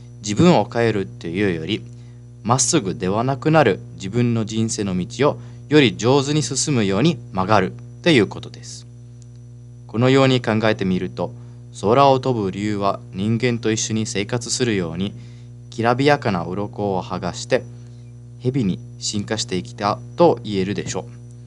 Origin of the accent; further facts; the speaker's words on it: Italy; Japanese is a second language; 蛇のように髪の毛がじっとしないイタリア人として、皆さんに変革について豆知識を紹介したいと思います。イタリア人の私からすると、